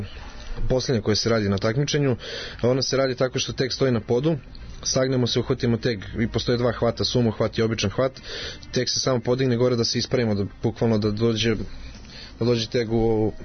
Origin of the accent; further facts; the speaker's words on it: Belgrade, Serbia; Tako je, sa Zvezdare smo najveći.